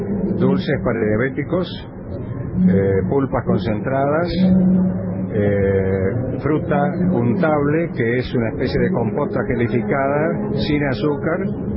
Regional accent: El Bolsón, Río Negro, Argentina; Nosotros venimos del Bolsón, Río Negro.

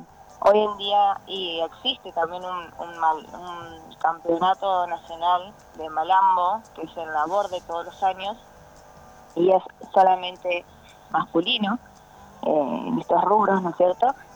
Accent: Río Turbio, Santa Cruz, Argentina; en mi caso no solo a la provincia sino a mi pueblo, a Río Turbio

